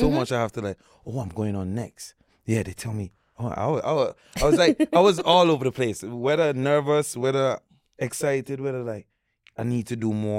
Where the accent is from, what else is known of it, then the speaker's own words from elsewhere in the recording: Antigua & Barbuda; I come from Antigua, like we listen to, you know, different music